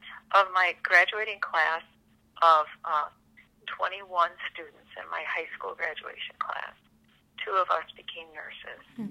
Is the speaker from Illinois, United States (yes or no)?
yes; Kempton, Illinois, United States; I grew up in Illinois. The name of the town was Kempton, Illinois. It's a small rural community in Illinois, about 90 miles south of Chicago, and I grew up on a farm, one of eight children.